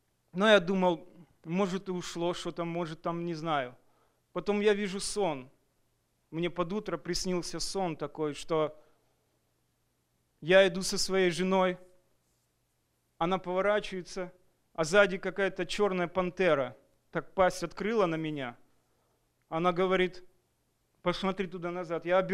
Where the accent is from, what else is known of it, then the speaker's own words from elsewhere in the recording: Tacoma, Washington, United States; я из Такомы.